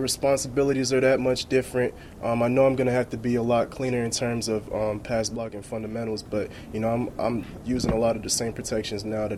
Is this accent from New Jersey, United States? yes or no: yes; New Jersey, United States; now in Pennsylvania, United States; Because my family is all around here. I grew up in New Jersey. I live in Pennsylvania now, so I'm about 1:45 away. And, you know, I'm coming back home.